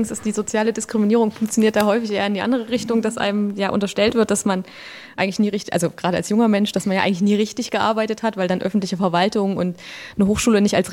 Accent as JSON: {"language": "German", "town": "Jena", "region": "Thuringia", "country": "Germany", "tie": "born or raised there", "said": "ich bin in Jena in Lobeda aufgewachsen und das war jetzt in den 90er Jahren"}